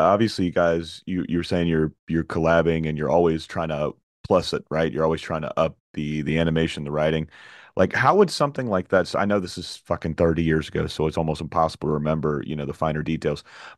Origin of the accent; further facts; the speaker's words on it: Florida, United States; I'm from Florida. It's 107 degrees outside right now with the heat index. Mosquitoes all over. It's miserably humid, right?